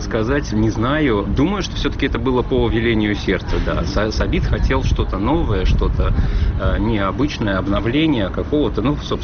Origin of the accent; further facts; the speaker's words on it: Fergana, Fergana Region, Uzbekistan; что я поэт из Ферганы